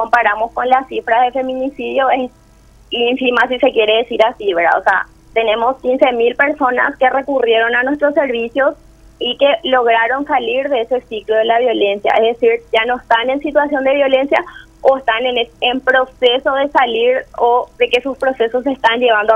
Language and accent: Spanish; Paraguay; tiene mucho que ver con nuestra cultura como paraguayos